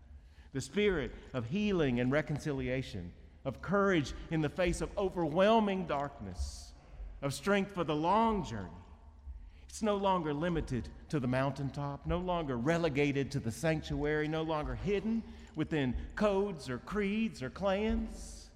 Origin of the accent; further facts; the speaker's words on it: Baltimore, Maryland, United States; We're from Baltimore. We don't smile.